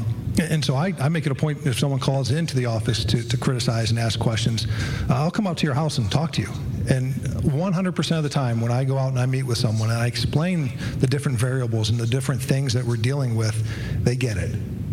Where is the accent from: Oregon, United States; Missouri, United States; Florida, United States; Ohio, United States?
Ohio, United States; Barberton; I was born and raised in Barberton. My father was mayor back in the 80s. My uncle was a municipal judge